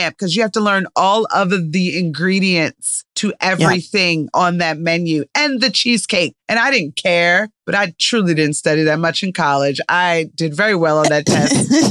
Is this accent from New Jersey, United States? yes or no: yes; New Jersey, United States; I grew up in New Jersey, and my cousins would take us to amusement parks all the time.